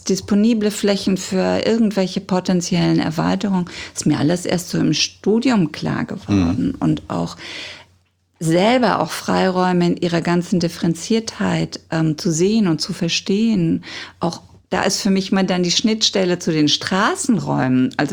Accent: Freiburg, Baden-Württemberg, Germany; ich komme aus einer Studentenstadt, aus Freiburg

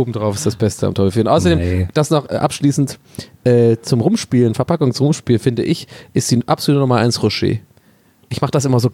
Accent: Tübingen, Baden-Württemberg, Germany; Meine Mutter hat mich gerne mal zu, bei uns in Tübingen hieß

